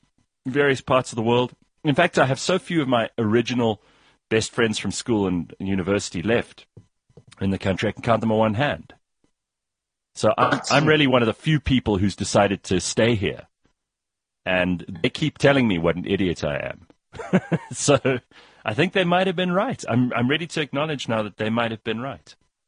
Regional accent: South Africa; There's not a single cell in my body that is patriotic about being South African.

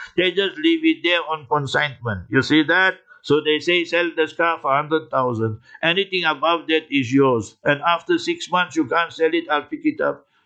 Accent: Lenasia, Gauteng, South Africa; So I went from here, Lanesia. Now Lanesia is my hometown.

